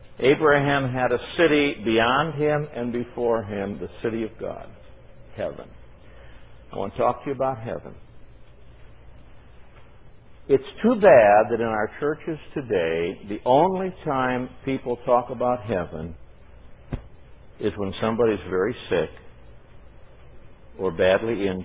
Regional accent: Chicago, Illinois, United States; Now, I grew up in Chicago. Where on a clear day you could see your feet.

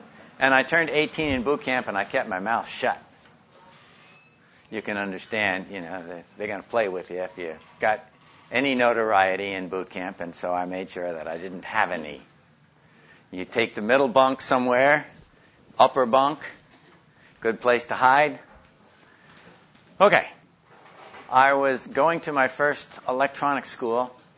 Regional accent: New York City, New York, United States; I grew up in New York City.

